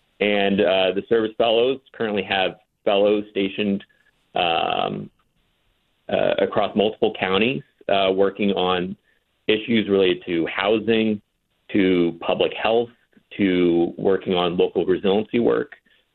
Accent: Westbrook, Maine, United States; Yeah, so I mean, like growing up, I grew up in Westbrook, Maine.

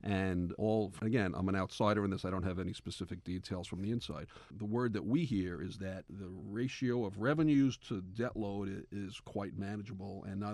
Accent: Brooklyn, New York, United States; not Gannett. We're poor Jews from Brooklyn.

